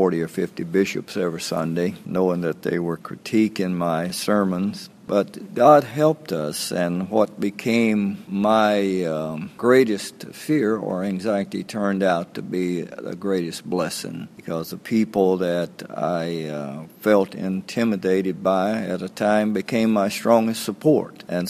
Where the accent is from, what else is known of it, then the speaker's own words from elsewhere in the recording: Tennessee, United States; I come from a very humble beginning. I was raised in Middle Tennessee and grew up on a small farm. My dad was a sharecropper.